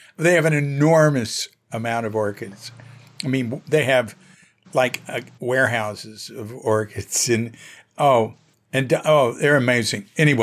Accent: Fort Worth, Texas, United States; I'm from Texas, Fort Worth, Texas.

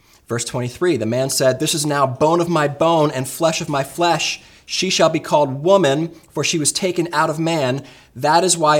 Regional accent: New Jersey, United States; I still remember growing up in New Jersey, and I was playing with my sisters

